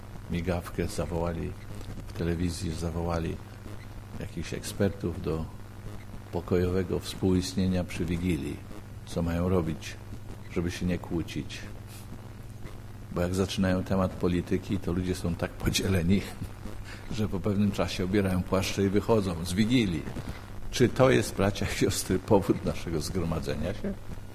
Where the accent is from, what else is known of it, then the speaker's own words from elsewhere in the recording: Silesian Voivodeship, Poland; bo ja jestem Ślązakiem, zmierzłym